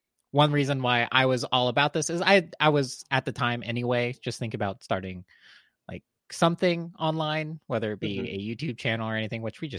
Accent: Montana, United States; I'm from Montana, the not best place.

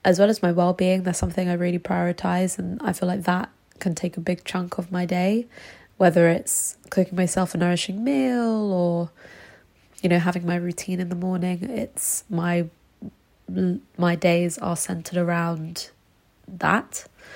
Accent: London, United Kingdom; I am from Crouch End, London. I'm living in Crouch End, London.

